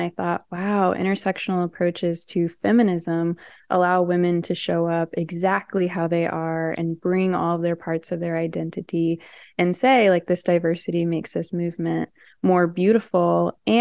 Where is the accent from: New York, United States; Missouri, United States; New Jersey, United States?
Missouri, United States; St. Louis; Yeah, so I'm from St. Louis, Missouri, and my parents were not hippies at all.